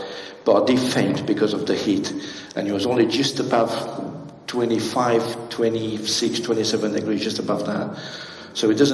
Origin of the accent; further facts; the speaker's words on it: United Kingdom; I come from Mediterranean climate. But I'm not used to this. I'm British.